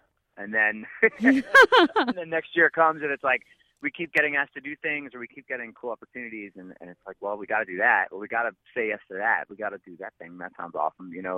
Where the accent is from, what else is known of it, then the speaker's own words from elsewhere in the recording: New Jersey, United States; I really felt like it was kind of like a more polite version of living in, like, growing up in South New Jersey.